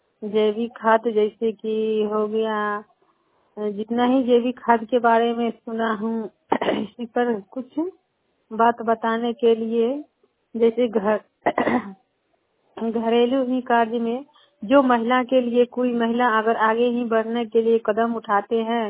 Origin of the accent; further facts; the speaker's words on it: Bandra, Bihar, India; मैं ये मुजफ्फरपुर जिले के निवासी हूँ, बंदरा प्रखंड के हूँ।